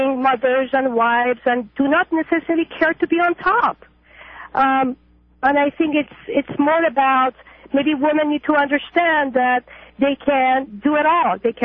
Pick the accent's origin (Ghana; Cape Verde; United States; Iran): Iran; I am actually from Iran.